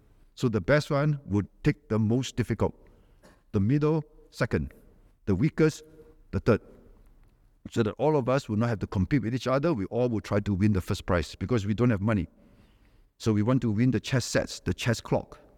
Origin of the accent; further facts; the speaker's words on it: Malaysia; now in Singapore; when we came over from Malaysia to Singapore, when my dad brought us all over here